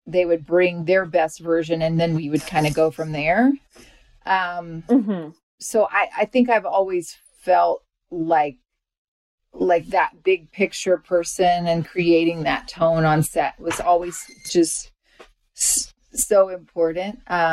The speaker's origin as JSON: {"language": "English", "region": "Georgia", "country": "United States", "tie": "born or raised there", "moved": "yes", "said": "I mean, I grew up in Georgia, which just flipped. I mean, that's a huge difference from when I lived there."}